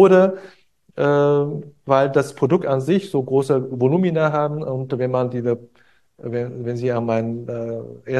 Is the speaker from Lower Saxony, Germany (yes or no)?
yes; Hanover, Lower Saxony, Germany; ich komme aus Hannover.